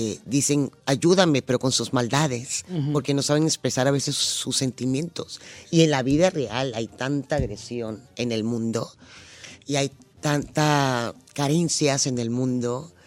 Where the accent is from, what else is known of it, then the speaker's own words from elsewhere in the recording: Llanos, Venezuela; Yo soy de los llanos centrales de Venezuela, ¿sí? Llanera, donde se monta caballo. Sí, soy de rancho.